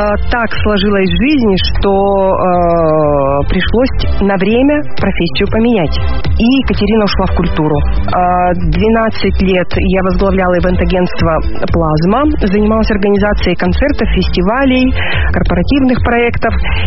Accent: Perm, Perm Krai, Russia; born there; Я родилась в нашем городе, в Перми.

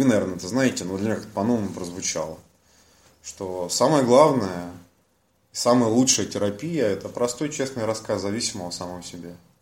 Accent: Almaty, Kazakhstan; я родом из Алматы, я здесь родился, это мой родной город. Я здесь воспитывался, здесь похоронены мои бабушка, дедушка, родственники, здесь живут мой брат со своей семьей

